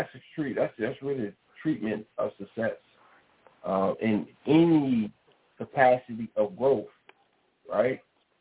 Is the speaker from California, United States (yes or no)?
yes; Richmond, California, United States; I'm from Richmond, California, originally. I'm from Richmond, California.